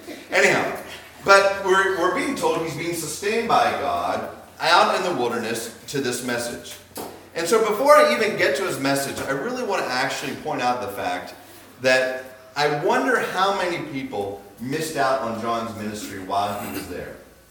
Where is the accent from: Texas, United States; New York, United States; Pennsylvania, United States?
Pennsylvania, United States; also born or lived in Vancouver; now in New Hampshire, United States; and of course, me growing up in Western Pennsylvania.